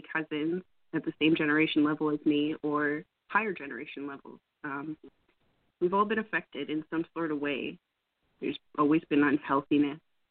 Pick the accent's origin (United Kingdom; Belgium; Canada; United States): Canada; I am 27. I come from Canada.